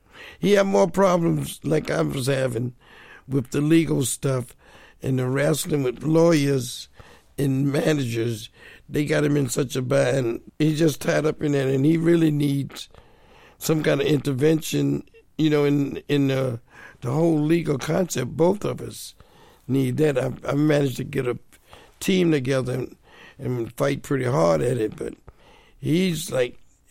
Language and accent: English; New Jersey, United States; Like, I grew up in New Jersey when West Side Story, Hair, all of those, you know, Broadway plays was jumping off.